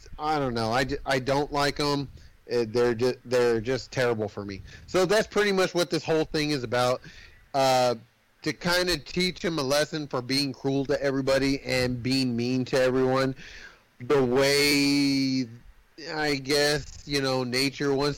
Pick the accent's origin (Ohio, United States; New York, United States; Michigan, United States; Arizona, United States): New York, United States; New York City; I grew up in the Devil's Kitchen, right? Hell's Kitchen. I grew up in Hell's Kitchen, I know everything.